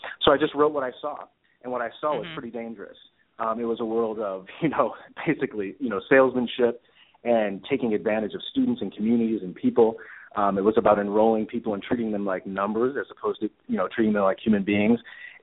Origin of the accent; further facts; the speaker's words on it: Cleveland, Ohio, United States; I'm from Cleveland, and so I always talked about things from that sort of perspective of always kind of being the underdog